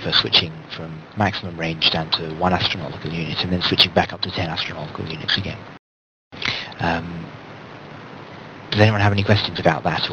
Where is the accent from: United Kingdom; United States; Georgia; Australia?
United Kingdom; I use miles myself, being British